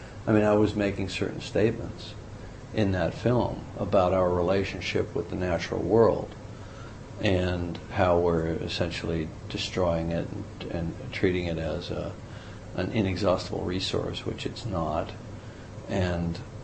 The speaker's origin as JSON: {"language": "English", "country": "Canada", "said": "Who are the practitioners in Hollywood? I'm Canadian."}